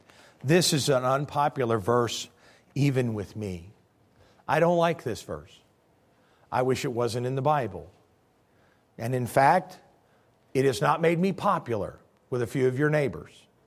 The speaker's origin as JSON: {"language": "English", "region": "Illinois", "country": "United States", "said": "Now, I'm from Illinois."}